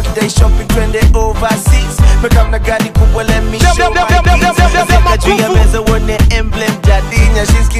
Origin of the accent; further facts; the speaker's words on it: Kenya; I'm Kenyan, so you know I'm a marathon runner.